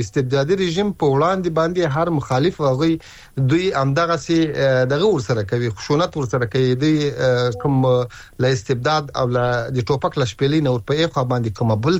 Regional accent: Ghazni, Afghanistan; زه د غزنی ولایت یم.

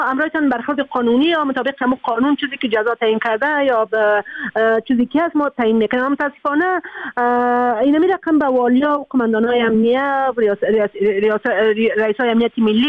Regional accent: Afghanistan; متاسفانه در ولایت ما والیان از بیرون روان میکنن و من نمیفهم قدر جالی اومده در تخار که چرا ما کسایی نداریم که اون اوج والی باشن.

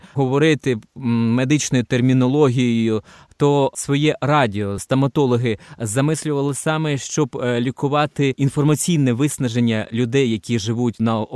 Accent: Kharkiv, Kharkiv Oblast, Ukraine; Я, як харків'янин, тішуся

